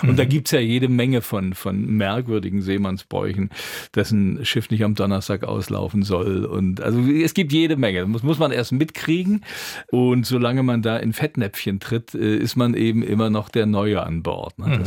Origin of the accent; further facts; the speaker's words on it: Sassnitz, Mecklenburg-Vorpommern, Germany; also vor allem bei uns in Sassnitz war es ja so, da fuhr ja auch die Schwedenfähre. Mhm. Und zweimal am Tag sahen wir die abfahren und kommen. Und man lebte schon ein bisschen wie in einer Grenzstadt